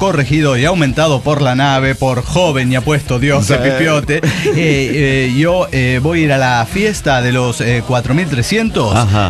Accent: Córdoba, Argentina; Soy de Córdoba, gente.

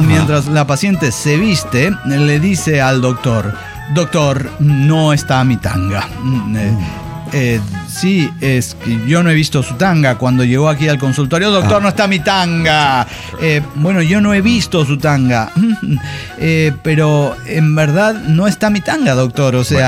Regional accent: Santander, Cantabria, Spain; de Santander, España.

